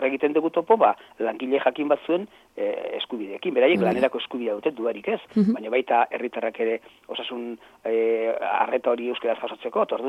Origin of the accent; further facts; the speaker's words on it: Basque Country, Spain; nik euskalduna naiz. Eta nik euskara nerea dut